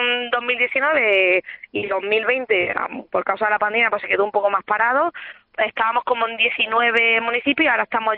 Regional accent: Andalusia, Spain; yo soy de Andalucía, entonces como en casa.

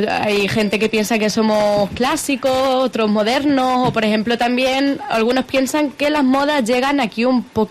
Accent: Extremadura, Spain; a ver cómo somos los extremeños

